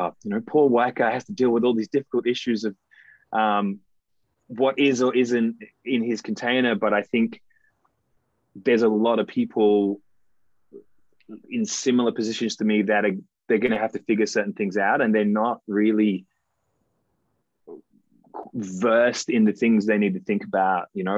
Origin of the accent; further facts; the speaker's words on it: England, United Kingdom; I'm English, born in the UK